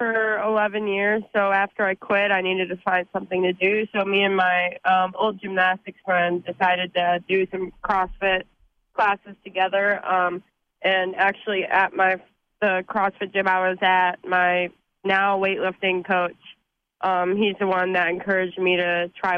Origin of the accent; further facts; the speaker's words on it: Rochester, Michigan, United States; I currently am actually moving to Berkeley, but I grew up in Rochester for the most part.